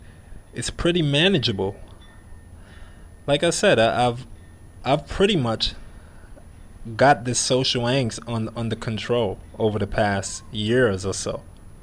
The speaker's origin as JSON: {"language": "English", "town": "New York City", "region": "New York", "country": "United States", "tie": "born or raised there", "said": "I used to play in the parks and in the Bronx, you know, where I grew up in New York."}